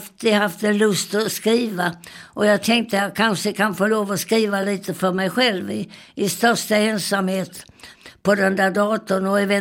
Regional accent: Kristianstad, Skåne, Sweden; born there; Och jag föddes i Kristianstad, som på den tiden var en väldigt stor militärstad.

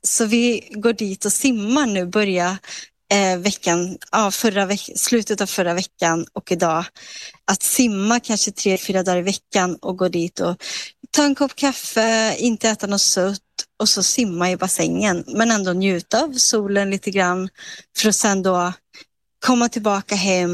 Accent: Sweden; born or raised there; moved away as an adult

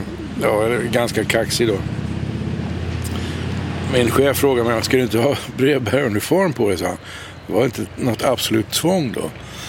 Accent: United States; now in Sweden; Jag är ju uppvuxen delvis i USA. Och kom tillbaka 1960 därifrån. Och var väldigt proamerikansk. Jag var 15 år då.

